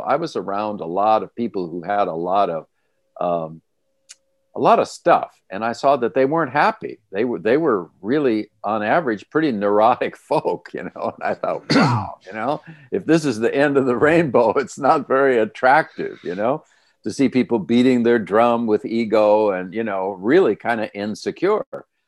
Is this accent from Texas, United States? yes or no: no; Los Angeles, California, United States; I grew up in the Los Angeles area, and I had very down-home parents.